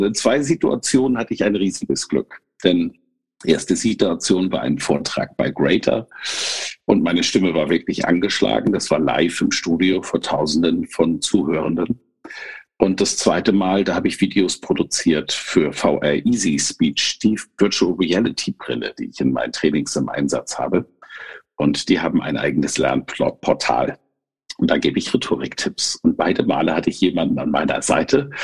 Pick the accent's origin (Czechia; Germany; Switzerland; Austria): Germany; Kiel, Schleswig-Holstein; Sie kommt aus meiner alten Heimat, aus Kiel.